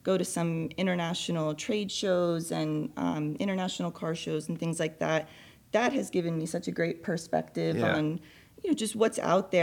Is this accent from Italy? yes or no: yes; Italy; now in Reading, United Kingdom; I'm originally from Italy, so I definitely love an Italian car.